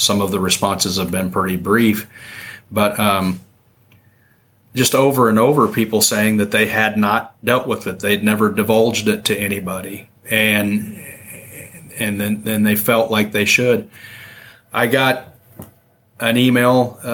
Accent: Emporia, Kansas, United States; I mean, I grew up in Emporia, Kansas, so everybody knew each other.

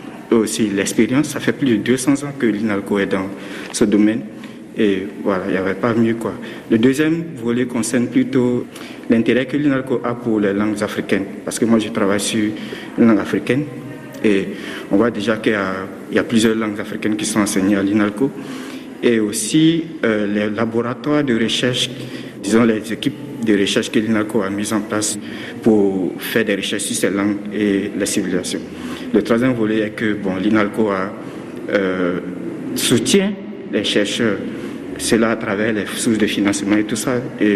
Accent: Côte d’Ivoire; Je suis originaire de la Côte d'Ivoire

